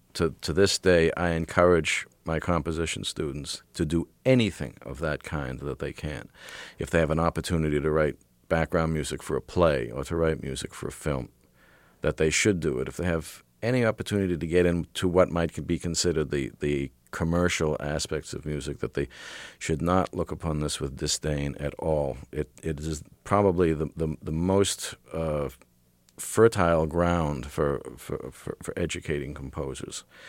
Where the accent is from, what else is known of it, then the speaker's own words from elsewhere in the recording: Boston, Massachusetts, United States; I grew up in Boston when Koussevitzky was conducting